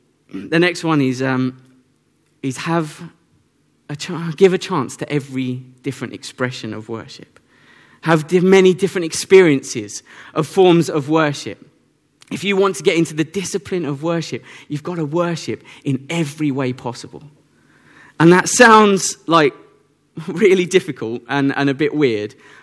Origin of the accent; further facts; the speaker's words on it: United Kingdom; Because that's the awkward thing. We're British. We don't want to do that sort of thing.